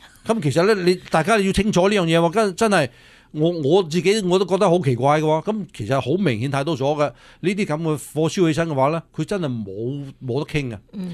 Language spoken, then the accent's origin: Cantonese; California, United States; 咁所以其實呢啲唔係話我哋加州人應該承受嘅嘢